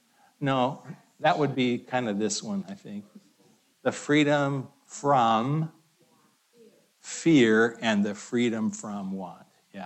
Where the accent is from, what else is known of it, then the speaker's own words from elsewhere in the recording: Seattle, Washington, United States; so I grew up in West Seattle